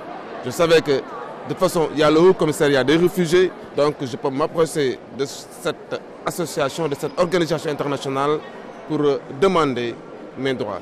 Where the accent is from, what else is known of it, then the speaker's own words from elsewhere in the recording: Senegal; now in Italy; Je suis parti du Sénégal. J'ai fait la Gambie, j'ai pris le bateau en Gambie et je suis venu directement en Italie.